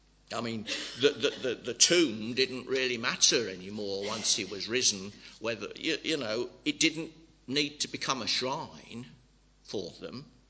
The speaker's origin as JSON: {"language": "English", "region": "England", "country": "United Kingdom", "said": "you can tell from the way you speak, you can tell I come from the Midlands"}